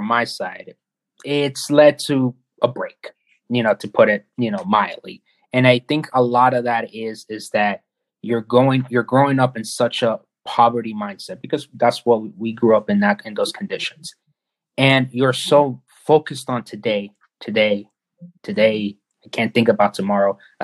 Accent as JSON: {"language": "English", "town": "Miami", "region": "Florida", "country": "United States", "tie": "born or raised there", "said": "When I was growing up in Miami, we didn't grow up with a lot."}